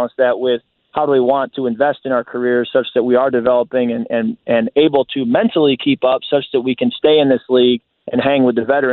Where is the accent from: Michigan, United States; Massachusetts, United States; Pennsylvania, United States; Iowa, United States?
Michigan, United States; And I grew up in Michigan and obviously followed the Detroit Lions.